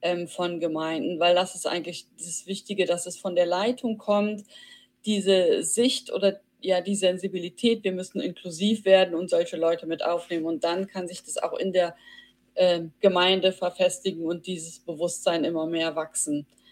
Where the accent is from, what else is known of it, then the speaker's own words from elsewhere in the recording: Rhineland-Palatinate, Germany; born there; Ja, also geboren bin ich im Hunsrück.